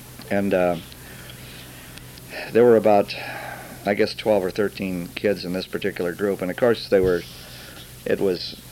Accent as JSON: {"language": "English", "town": "Los Angeles", "region": "California", "country": "United States", "tie": "born or raised there", "said": "I was born in Los Angeles, California, and the day after Christmas in 1923."}